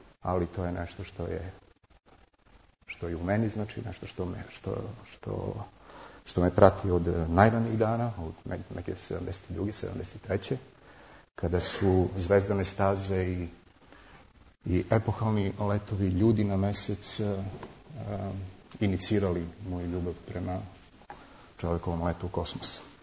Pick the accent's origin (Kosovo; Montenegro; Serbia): Kosovo; Gračanica, Pristina District; now in Australia; Dve reči o meni. Ja sam sa Kosova, iz Gračanice. Živim u Australiji od 99. od septembra